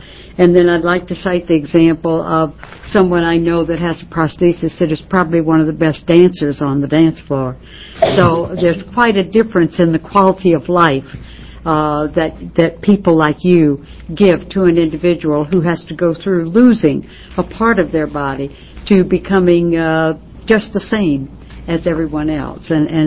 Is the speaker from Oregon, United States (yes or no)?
yes; Oregon, United States; I happen to be riding down the street in my hometown here in Oregon last weekend